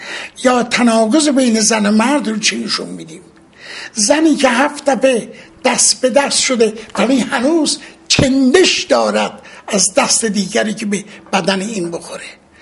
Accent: Iran; ببینید، ما ایرانی هستیم

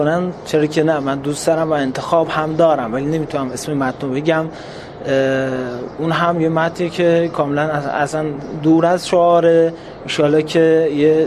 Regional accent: Kermanshah, Iran; چون من خودم بچه کرمانشاه هستم

